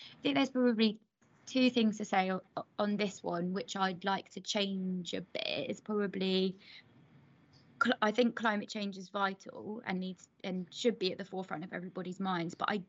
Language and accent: English; Portsmouth, South East England, United Kingdom; I grew up in Portsmouth and sat on Youth Parliament